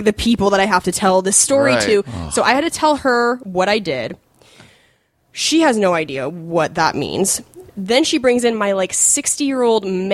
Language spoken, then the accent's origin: English; Spokane, Washington, United States; By the way, I grew up, so I'm from Spokane, but I grew up a little bit outside of it for some of my childhood, and it was this tiny town called Cheney, Washington